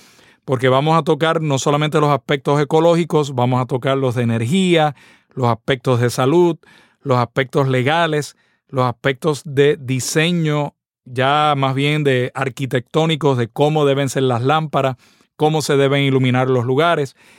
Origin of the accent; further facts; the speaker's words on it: Puerto Rico; Ese espectáculo, yo quiero volverlo a ver en mi tierra.